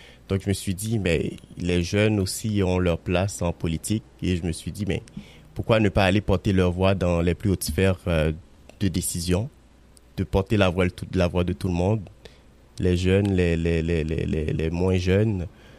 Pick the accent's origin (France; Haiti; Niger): Haiti; moved away; Je viens d'Haïti aussi, puis je suis arrivé ici quand même. J'ai vécu pas mal de temps en Haïti